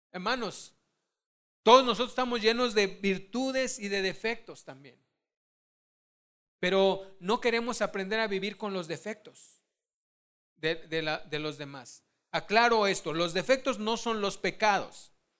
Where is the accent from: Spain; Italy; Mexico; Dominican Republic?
Mexico; Olvídense que soy mexicano, yo mismo ahorita me vuelvo a decir que soy mexicano.